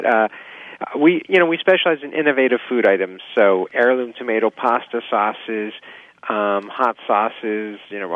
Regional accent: Virginia, United States; No, I grew up in Virginia and I knocked around over the years, through restaurants, in kitchen or waiting tables or bartending.

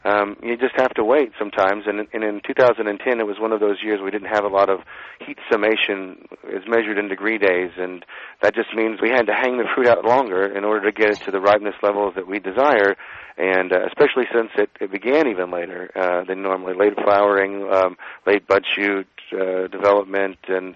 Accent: Memphis, Tennessee, United States; Well, no, it's funny you ask. I'm from Memphis, Tennessee. There aren't many of us out here from Memphis making wine

